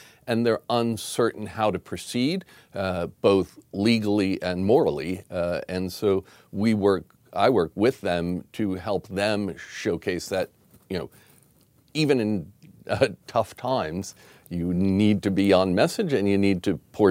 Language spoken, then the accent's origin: English; New Jersey, United States; Yeah, well, I was, I'm originally from the U.S. I grew up in rural New Jersey.